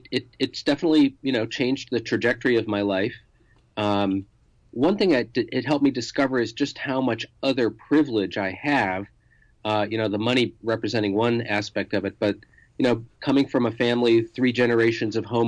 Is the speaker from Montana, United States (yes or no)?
no; Bloomfield Hills, Michigan, United States; I'd say, well, I'm from Detroit. And they'd say, well, really, like, where are you from?